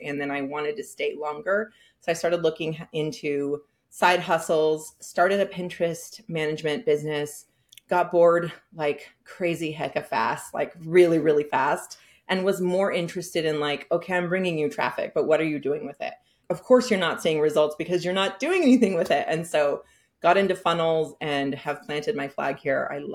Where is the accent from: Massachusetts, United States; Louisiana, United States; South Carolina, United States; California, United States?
California, United States; San Francisco; now in Hudson Valley, United States; I am originally from San Francisco, but I live in Hudson Valley now